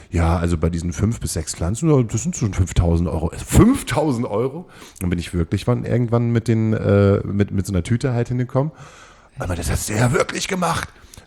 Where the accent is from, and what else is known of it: Lower Saxony, Germany